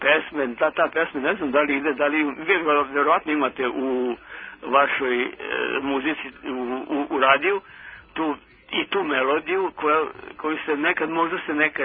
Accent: Novi Sad, Vojvodina, Serbia; ja sam iz Novog Sada, okolini Novog Sada

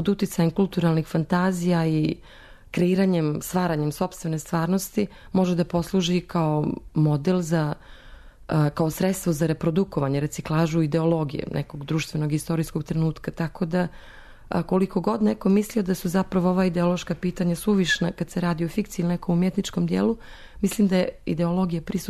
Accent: Montenegro; Dok sam rasla u Crnoj Gori, nisam imala puno

